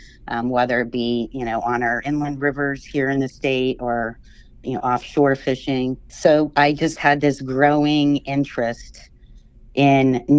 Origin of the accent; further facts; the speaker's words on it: Jacksonville, Florida, United States; born there; I was born in Jacksonville. My dad had family down in Okeechobee, and my mom had some family in other rural parts of the state. And we were a relatively poor family.